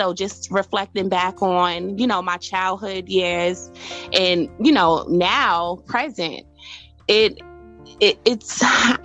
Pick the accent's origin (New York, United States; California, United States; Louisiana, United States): New York, United States; Brooklyn; being born and raised in Crown Heights, Brooklyn